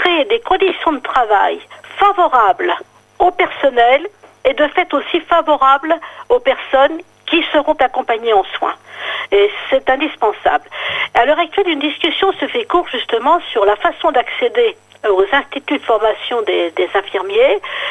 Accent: France; chez nous, en France, nous ne sommes pas très forts sur le domaine de la prévention.

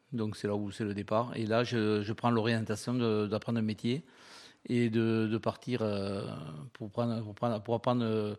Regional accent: Lille, Hauts-de-France, France; born there; also born or lived in Toulouse; pas pur toulousain, puisque je suis né à Lille.

